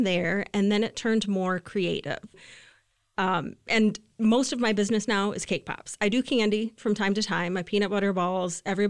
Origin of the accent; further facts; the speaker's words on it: Lansing, Michigan, United States; I am a resident of Lansing. I actually live right on the border of DeWitt, so my kids go to DeWitt schools. I've lived in Lansing my entire life.